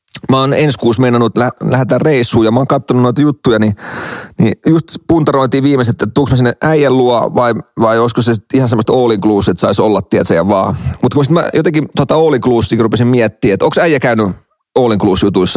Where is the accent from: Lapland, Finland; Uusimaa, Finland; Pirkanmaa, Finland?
Uusimaa, Finland; Helsinki; mä oon malmilaisia lähtöisin ja pyörinyt pienen ikäni täällä.